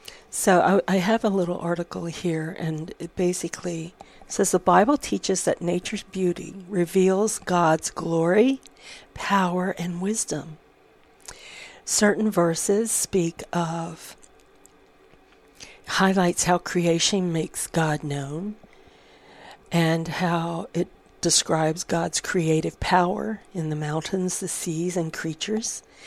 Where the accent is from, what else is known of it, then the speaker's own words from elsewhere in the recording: Florida, United States; also born or lived in Southern California, United States; I grew up in Florida and in Southern California, and we didn't have four seasons.